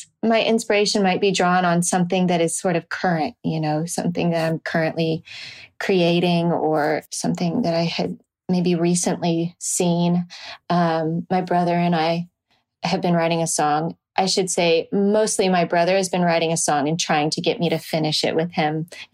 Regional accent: Nashville, Tennessee, United States; I guess growing up in Nashville, where you see a lot of country music stars, and I just decided, like, I'm not going to seek the spotlight.

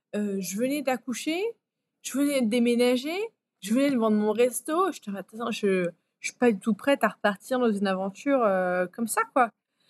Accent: Italy; French is a second language; je rentre chez moi en Italie

